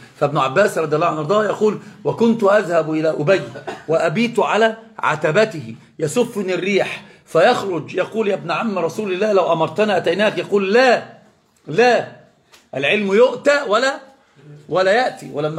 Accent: Egypt; وإذا سمع أخرج عندنا في مصر المثل العظيم حكماء أجدادي وجداتي

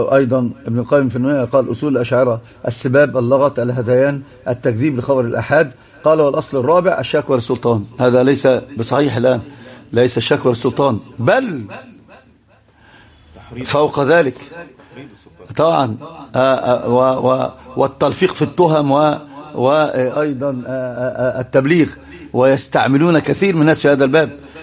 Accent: Egypt; قلت له انا من مصر

